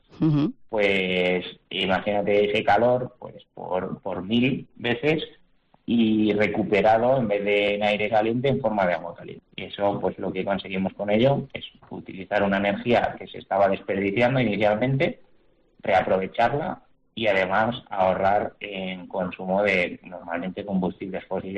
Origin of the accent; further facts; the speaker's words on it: Cabrejas del Pinar, Castile and León, Spain; Yo tenía servidores en mi pueblo, en mi casa, y tenía un problema de que tenía el garaje con los servidores que tenía, que lo tenía a lo mejor en invierno en un pueblo como Cabrejas del Pinar, que no hace calor especialmente